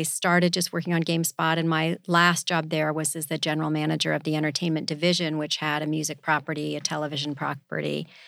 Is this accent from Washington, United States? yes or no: no; Boston, Massachusetts, United States; So I was raised in Boston, but my whole family is actually from San Francisco. My parents were raised in San Francisco.